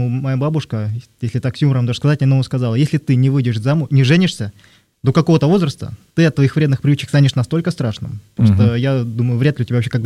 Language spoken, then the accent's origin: Russian; Buryatia, Russia; мы из Бурятии, мои родители буряты, я сам бурят.